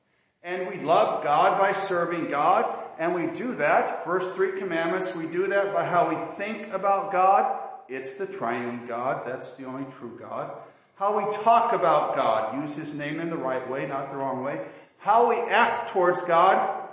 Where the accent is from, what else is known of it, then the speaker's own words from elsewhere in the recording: Milan, Illinois, United States; My wife and I both grew up around here. I'm from Milan. She's from Orion.